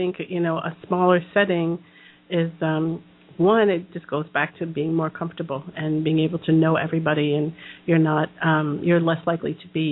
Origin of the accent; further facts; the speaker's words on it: Boston, Massachusetts, United States; I grew up in Boston, which has the best medical facilities arguably in the world